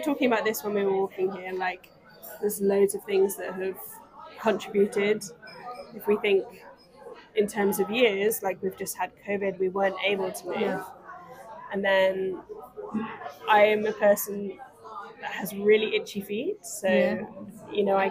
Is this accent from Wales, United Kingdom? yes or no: yes; Wales, United Kingdom; now in Bristol, United Kingdom; I don't really know where to say I'm from, but I live in Bristol in England. And I grew up in the Brecon Beacons in Wales. And I'm here in New Zealand